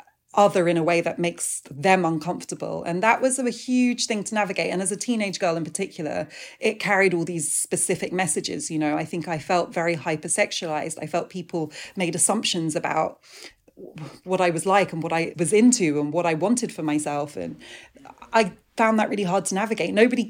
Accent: United Kingdom; the way I grew up in Britain

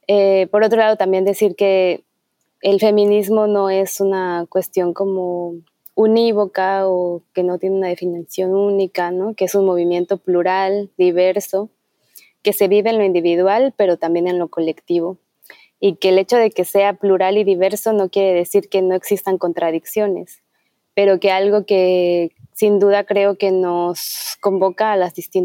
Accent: Mexico City, Mexico; Mis abuelos son de Oaxaca y de Toluca. Mis padres nacieron en la Ciudad de México y yo crecí ahí. Actualmente vivo en el sureste del país, específicamente en San Cristóbal de las Casas, en Chiapas.

